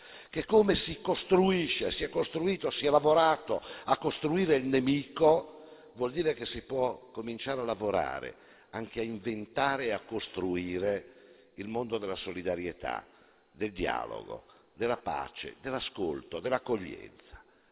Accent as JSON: {"language": "Italian", "town": "Sarzana", "region": "Liguria", "country": "Italy", "said": "io sono di Sarzana"}